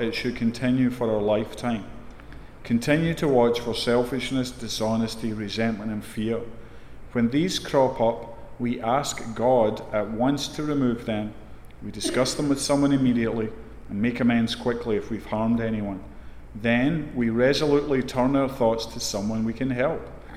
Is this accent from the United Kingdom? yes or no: yes; Scotland, United Kingdom; So I'm from Scotland, so that excuse doesn't really carry much weight with me.